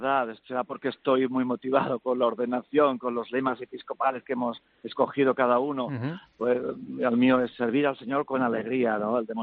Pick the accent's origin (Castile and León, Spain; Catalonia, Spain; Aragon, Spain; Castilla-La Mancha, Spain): Catalonia, Spain; Barcelona; Yo ya nací en Barcelona, como tantos inmigrantes en los años 60, y nací aquí. Y bueno, pues aquí tuve toda mi formación